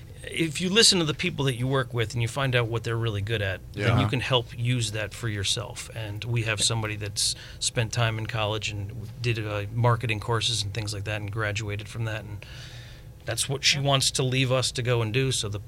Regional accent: New York, United States; I wouldn't call it Philly because I'm from New York.

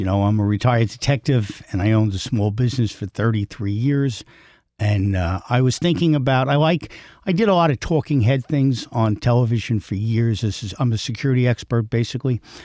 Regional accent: Queens, New York, United States; now in Nassau County, United States; And I'm from Nassau, originally from Queens.

